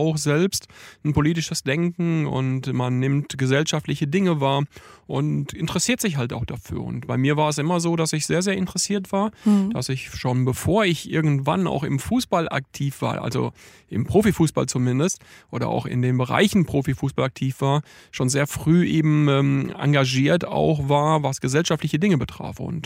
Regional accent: Iserlohn, North Rhine-Westphalia, Germany; Lokalpolitiker bei der Linksfraktion im Stadtrat in Iserlohn im Sauerland, von wo ich herkomme.

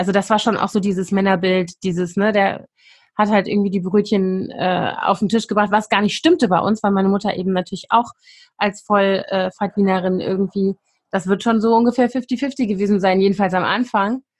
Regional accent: West Germany, Germany; ich bin ja in Westdeutschland groß geworden

